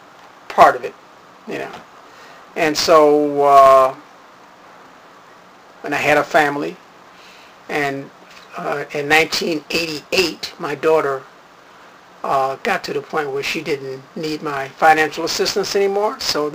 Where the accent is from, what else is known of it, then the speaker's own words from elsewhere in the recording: Chicago, Illinois, United States; I'm born and raised in Chicago.